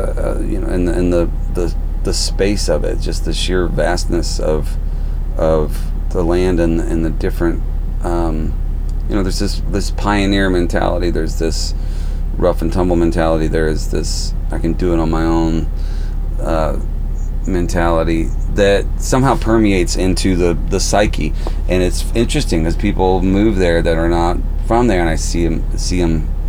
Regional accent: Texas, United States; So I grew up in the suburbs. I was born in Houston, and I grew up in this small town about 20 miles north of there. I say small. It was 1,200 people when I moved there.

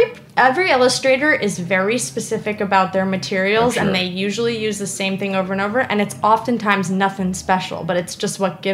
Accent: New York, United States; And then I was like Deli, because I'm like a New Yorker

